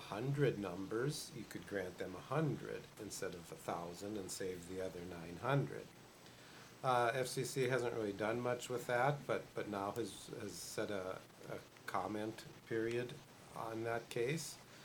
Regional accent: Hazen, North Dakota, United States; my hometown of Hazen, we have the old traditional landline phone numbers

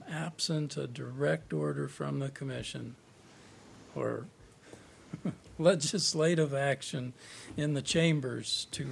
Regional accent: Midwest, United States; we're from the Midwest. We try to work with people

